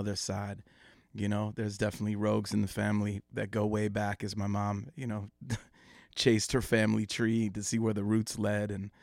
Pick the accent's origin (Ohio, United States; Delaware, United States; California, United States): Ohio, United States; Cleveland; moved away as an adult; now in New York, United States; yeah, I'm from Cleveland, grew up, you know, went to Kenyon College, and then I moved to New York in 93